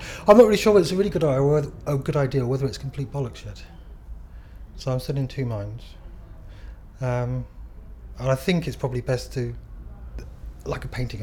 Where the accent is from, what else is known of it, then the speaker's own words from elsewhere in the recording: Cambridge, East of England, United Kingdom; born there; I lived in London. I was born in Cambridge.